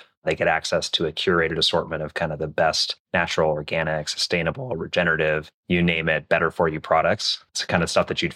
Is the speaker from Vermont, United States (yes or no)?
no; Minneapolis, Minnesota, United States; So I grew up in Minneapolis, Minnesota, or outside Minneapolis, Minnesota.